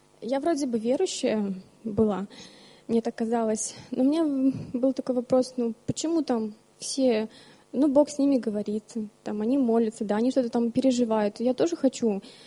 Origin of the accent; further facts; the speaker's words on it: Bălți, Moldova; now in Germany; я из Молдовы, точнее, из города Бельц.